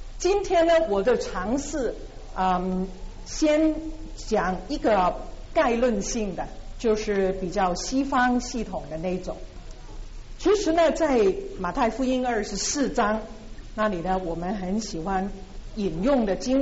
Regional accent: Guangdong, China; Chinese is a second language; 我的普通话呢讲的不标准的，我是广东人哈。

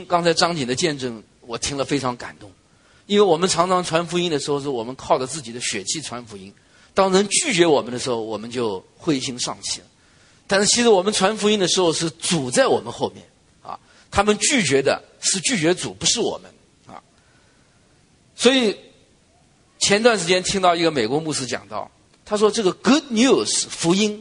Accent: Zhejiang, China; 我留心浙江的新闻，因为我是浙江人嘛。

